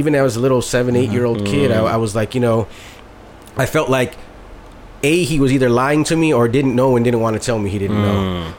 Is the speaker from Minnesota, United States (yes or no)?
no; Chicago, Illinois, United States; I was born and raised in Chicago.